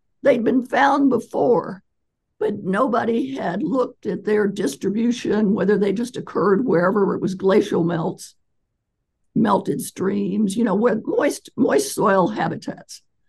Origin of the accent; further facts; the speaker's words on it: East Coast, United States; I had a postdoc in Southern California, and I was from the East Coast, where there are lots of trees and forest, and I loved that.